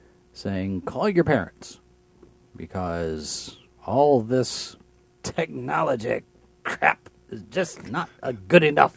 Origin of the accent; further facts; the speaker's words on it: Texas, United States; a lot of people were surprised that I grew up in Texas